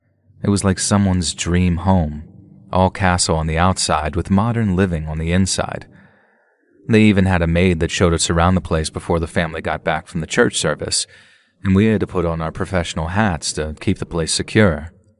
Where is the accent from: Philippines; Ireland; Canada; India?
Ireland; Dublin, Leinster; I used to work for a private security firm in my home city of Dublin.